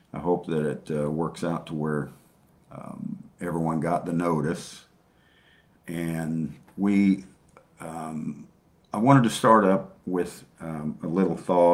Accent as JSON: {"language": "English", "country": "United States", "said": "I'm from the United States, and I've been all over the world."}